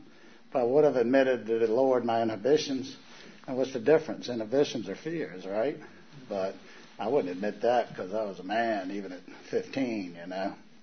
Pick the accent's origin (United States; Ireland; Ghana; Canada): United States; Charlottesville, Virginia; And so I'm from Charlottesville originally.